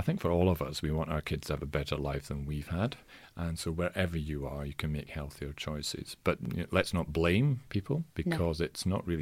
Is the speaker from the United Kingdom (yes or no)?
yes; Scotland, United Kingdom; I'm Scottish in origin